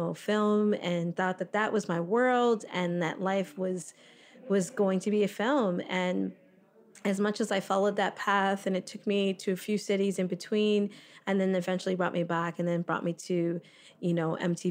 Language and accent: English; Florida, United States; also born or lived in Toronto, Canada; growing up, you know, I grew up in South Florida, but people would say, well, where are you from? And I'd say Canada.